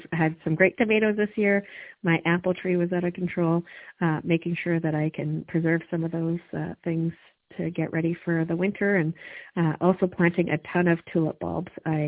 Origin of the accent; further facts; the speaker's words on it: Alberta, Canada; my mom in our garden up north when I grew up in Canuso